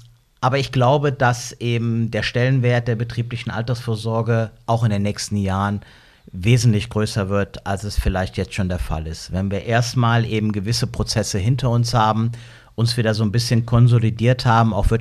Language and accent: German; Rhineland, Germany; so als Rheinländer